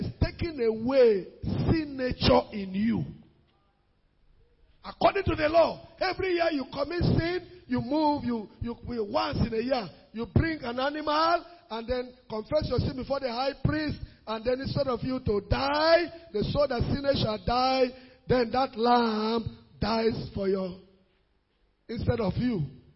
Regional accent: Ghana; I came here from Ghana.

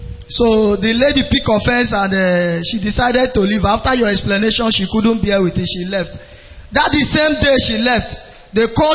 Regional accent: Imo, Nigeria; I am from Imo State.

